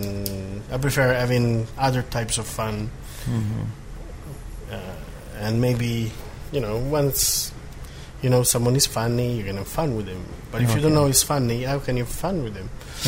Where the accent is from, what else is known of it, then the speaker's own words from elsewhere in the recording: Italy; I'm not saying it because I'm Italian.